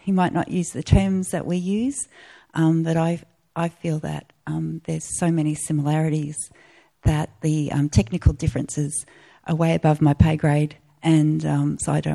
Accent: Brisbane, Queensland, Australia; I'm from Brisbane, and I took my first ordination in 2011 in Tibetan Buddhism

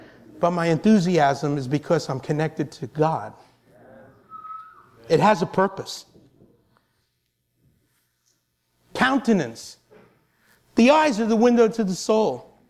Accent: Brooklyn, New York, United States; I'm from Brooklyn, and I taught seventh grade for 36 years.

